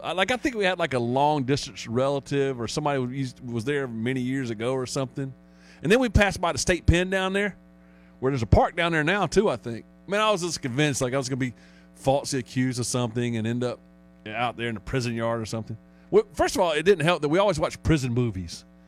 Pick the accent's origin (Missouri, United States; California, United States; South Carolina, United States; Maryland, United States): South Carolina, United States; Columbia; because I grew up in Columbia